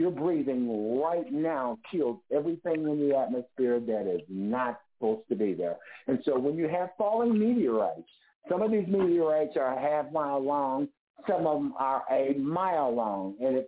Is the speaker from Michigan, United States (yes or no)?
yes; Grand Rapids, Michigan, United States; now in Detroit, United States; I'm in Detroit right now, but we're all from Grand Rapids, Michigan.